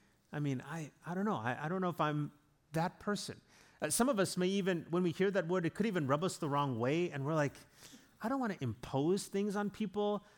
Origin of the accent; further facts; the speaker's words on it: South Africa; And I grew up in South Africa.